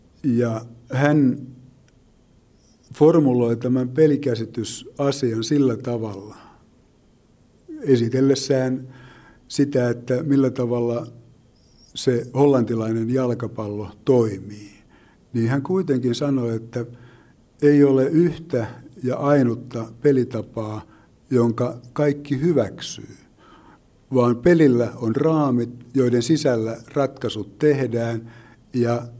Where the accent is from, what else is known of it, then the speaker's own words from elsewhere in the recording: Seinäjoki, South Ostrobothnia, Finland; lähinnä nyt Hämeen alueella ja Seinäjoen alueella, koska sieltä olen kotoisin